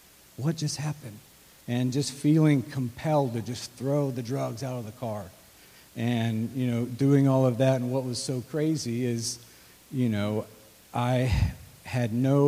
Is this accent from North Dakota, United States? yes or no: no; Texas, United States; moved away as an adult; now in Kansas City, United States; I've been in Kansas City for the last 19 years. I moved up as a 21-year-old from born and raised in Texas.